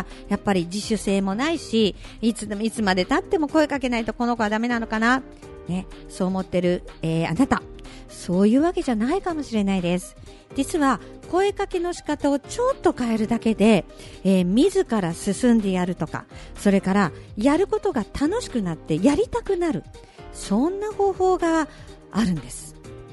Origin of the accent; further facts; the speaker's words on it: Ichikawa, Chiba, Japan; 私はあの千葉の方に住んでるんですけれども、私の地元のね市川市っていうところにも